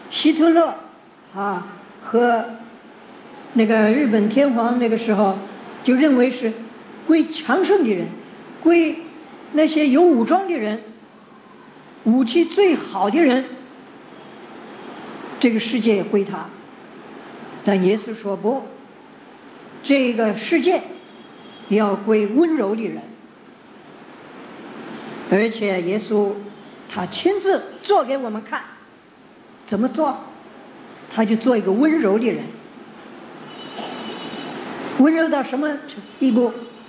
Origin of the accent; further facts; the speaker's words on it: China; 就是把我们中国人都是看低了，结果呢吃亏的还是他们。